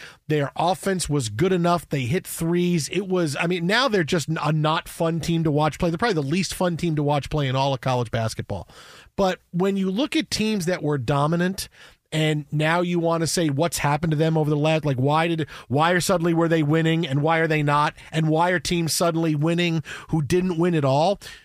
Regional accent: New York, United States; But my Wagner College Seahawks, my hometown, where I grew up, all the camps I went to on Grimes Hill, the football games, the basketball games, Wagner College swag.

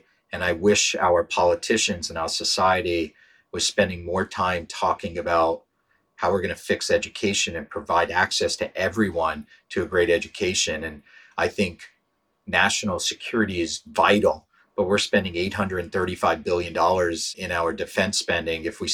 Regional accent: Pittsburgh, Pennsylvania, United States; So one, I grew up in Pittsburgh and came of age from Calvin and Hobbes.

